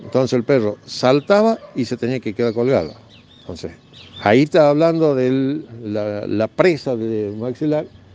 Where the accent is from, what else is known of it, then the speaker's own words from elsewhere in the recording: Jujuy, Argentina; Yo vengo de Jujuy, pero estoy acá a la mañana de lunes a viernes